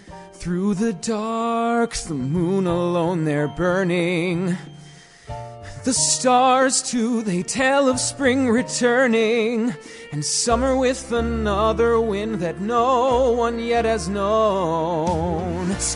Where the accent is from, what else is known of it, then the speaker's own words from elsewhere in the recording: Detroit, Michigan, United States; I'm from the Detroit area